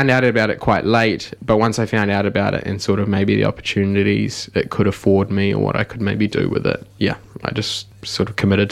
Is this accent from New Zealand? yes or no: yes; Taupō, Waikato, New Zealand; Tane Māori like me in school. Mm. That wasn't really something, because I'm from Taupō.